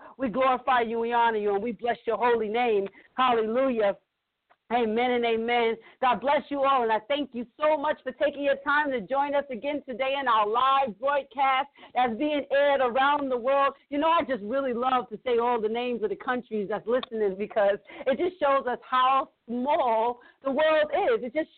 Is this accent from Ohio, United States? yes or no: no; New York, United States; also born or lived in Jamaica; I'm Jamaican, and I'm from New York, and we talk very fast.